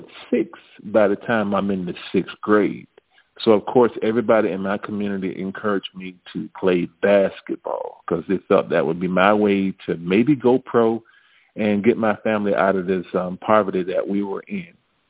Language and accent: English; Daytona Beach, Florida, United States; And I grew up down in Central Florida and came up in a city called Daytona Beach, Florida.